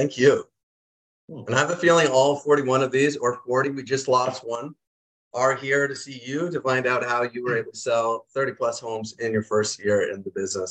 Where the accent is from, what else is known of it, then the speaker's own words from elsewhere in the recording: Halifax, Nova Scotia, Canada; I'm born and raised in Halifax, Nova Scotia. I moved up here to do my master's in business.